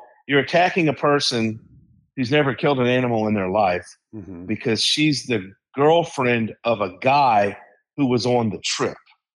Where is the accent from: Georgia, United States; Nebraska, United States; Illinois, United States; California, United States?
Georgia, United States; now in Florida, United States; You know, I live in Florida. I'm from Georgia, you know, and like Georgia and Florida have more in common with someone in the state of Wyoming than like people from Connecticut and New York.